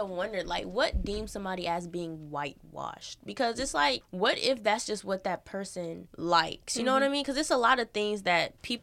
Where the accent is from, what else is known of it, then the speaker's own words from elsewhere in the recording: Texas, United States; born there; I just know that I was born in Texas.